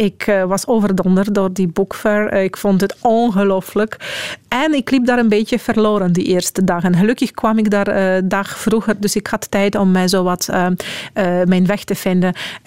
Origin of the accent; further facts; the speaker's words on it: Poland; Dutch is a second language; want als Poolse, wij geloven enorm in die coexistentie van levenden en doden.